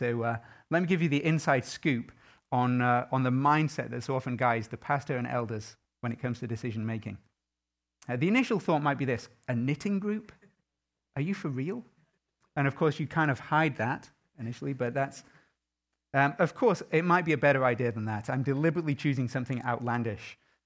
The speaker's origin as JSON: {"language": "English", "country": "United Kingdom", "said": "I stand here as a Brit"}